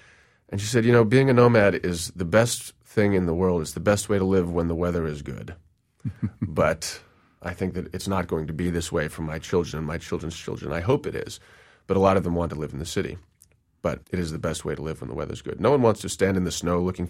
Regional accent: New York City, New York, United States; born or raised there

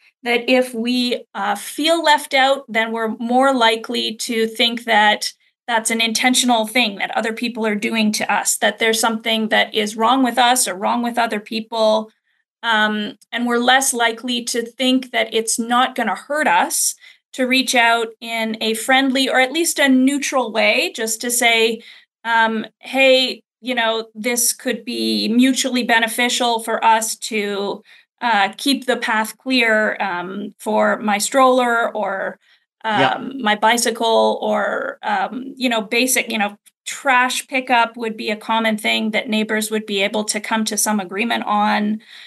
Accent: Ontario, Canada; now in Vancouver, Canada; And, you know, I'm based in Vancouver. I grew up in Ontario

